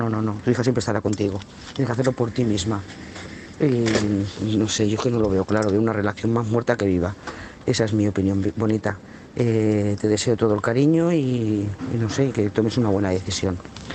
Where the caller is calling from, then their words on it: Lloret de Mar, Catalonia, Spain; de Lloret de Mar.